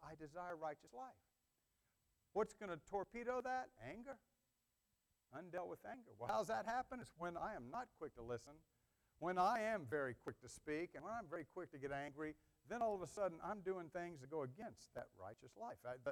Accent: the South, United States; I was born and raised in the South. They call that the Bible Belt.

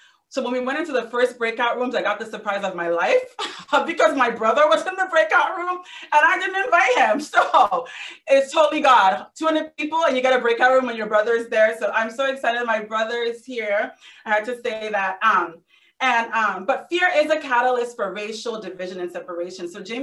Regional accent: Nigeria; now in United States; I am Nigerian. I was born here in the US. I was the only one of my siblings to be born here. My mom came because she had health issues, but I was raised in Nigeria.

